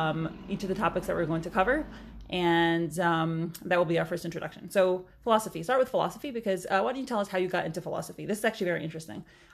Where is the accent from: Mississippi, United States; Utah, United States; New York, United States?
New York, United States; Brooklyn; I am from Borough Park, from a Hasidish town in the middle of Brooklyn, New York. Super Jewish upbringing